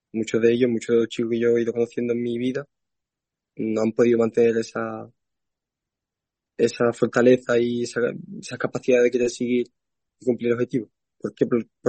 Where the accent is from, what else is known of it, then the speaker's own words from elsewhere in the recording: Morocco; Pero cuando he tenido que compartir espacio con, siendo solo el marroquí, ahí sí lo he tenido un poquito más complicado